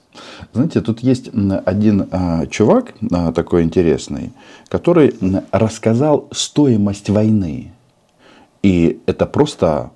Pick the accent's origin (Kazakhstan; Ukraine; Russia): Kazakhstan; born there; Я родился в Казахстане.